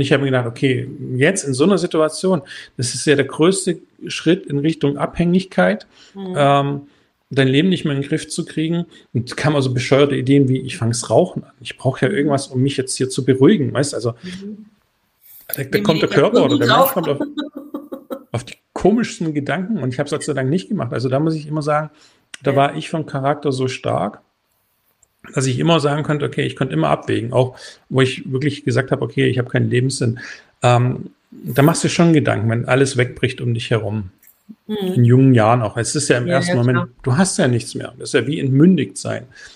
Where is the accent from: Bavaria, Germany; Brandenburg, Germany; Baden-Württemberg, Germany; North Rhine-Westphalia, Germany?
Baden-Württemberg, Germany; wir kommen aus dem Schwäbischen, du weißt es, das machen wir schon immer so